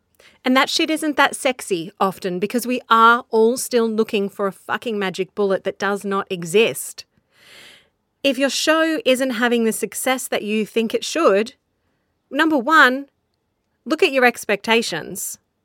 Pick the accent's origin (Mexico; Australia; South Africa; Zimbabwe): Australia; that session actually really triggered so much for me as an Australian podcaster